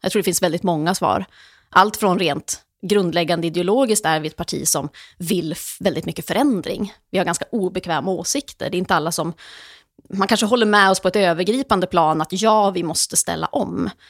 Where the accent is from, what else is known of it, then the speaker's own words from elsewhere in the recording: Norrland, Sweden; jag kommer själv från norra Sverige, jag har släkt i norra Sverige